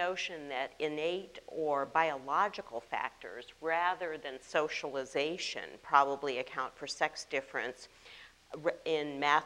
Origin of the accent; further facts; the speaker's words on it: Madison, Wisconsin, United States; since I grew up in Madison, Wisconsin, and received all my degrees there, it's not too much of a shock.